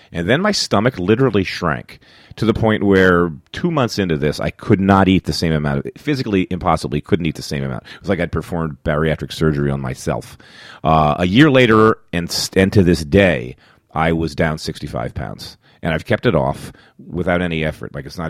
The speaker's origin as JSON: {"language": "English", "town": "Philadelphia", "region": "Pennsylvania", "country": "United States", "tie": "born or raised there", "lives_now": "New York, United States", "said": "I grew up in Philly, boxed, and Philly's a famous boxing town."}